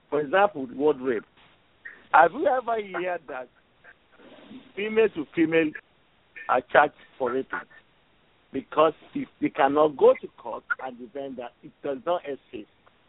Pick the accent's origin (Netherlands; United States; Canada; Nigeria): Nigeria; Northern Nigeria; also born or lived in Lagos; I grew up in the north.